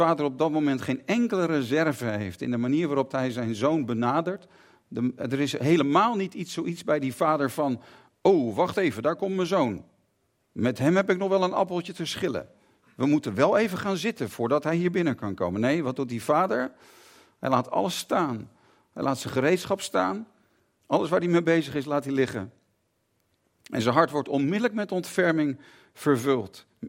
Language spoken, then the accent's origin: Dutch; Haarlem, North Holland, Netherlands; En ik had hele goede vrienden in Haarlem en omgeving waar ik ben opgegroeid.